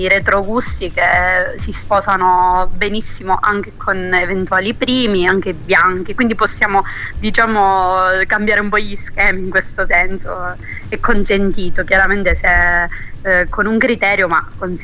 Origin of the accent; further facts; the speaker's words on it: Acri, Calabria, Italy; No, in realtà io sono calabrese, in particolare di Agri, in provincia di Cosenza.